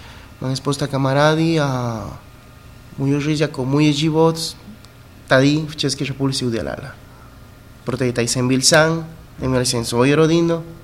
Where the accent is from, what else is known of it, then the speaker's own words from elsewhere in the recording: Ecuador; Czech is a second language; No, já jsem z Ekvadoru